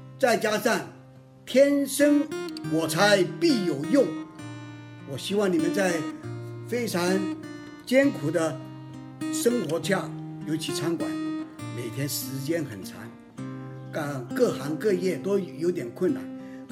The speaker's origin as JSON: {"language": "Chinese", "country": "Taiwan", "tie": "born or raised there", "also_born_or_lived": "Jiangxi, China", "moved": "as an adult", "lives_now": "United States", "said": "，我生在中国大陆江西，两岁就跟着我父亲一起来到台湾，读的是行业学校，所以也做过5年的船员，然后27岁的时候就移民到美国"}